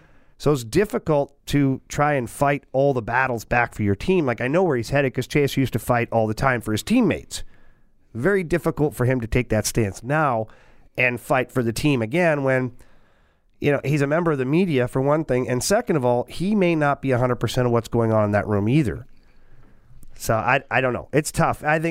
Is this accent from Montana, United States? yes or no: no; St. Louis, Missouri, United States; I'm from born and raised in St. Louis and everything I know is St. Louis.